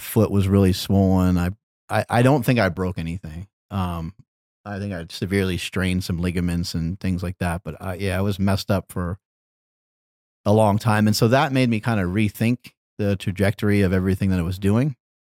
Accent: Poughkeepsie, New York, United States; I grew up in Poughkeepsie, New York.

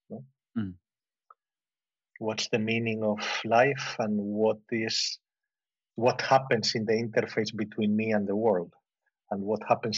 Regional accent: Spain; English is a second language; And I was I was born and brought up in the Spanish dictatorship with Franco.

